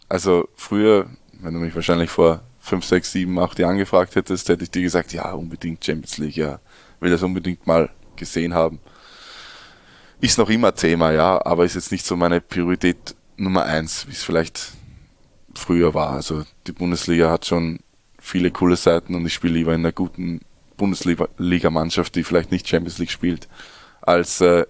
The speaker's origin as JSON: {"language": "German", "town": "Eckenburg", "country": "Germany", "tie": "born or raised there", "said": "wir waren eigentlich jedes Wochenende immer in der Halle, egal wer gespielt hat bei uns in Eckenburg zu Hause, waren wir eigentlich immer"}